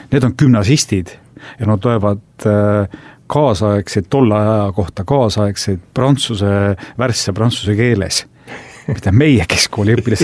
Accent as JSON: {"language": "Estonian", "region": "Saare County", "country": "Estonia", "moved": "yes"}